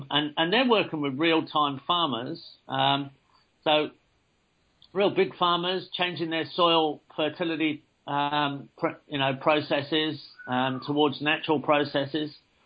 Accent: England, United Kingdom; moved away as an adult; now in Australia; I'm English originally. I emigrated to Australia in 1979 when I was 25 years old.

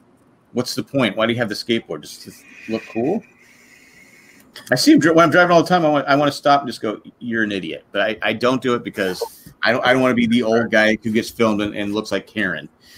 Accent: California, United States; I was from California. We were a lot better.

